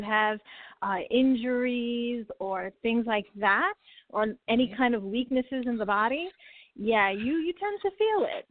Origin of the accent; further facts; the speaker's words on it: Brooklyn, New York, United States; I am a classically trained ballet and contemporary dancer. I grew up in Brooklyn, New York, and then attended the Professional Performing Arts High School in New York City.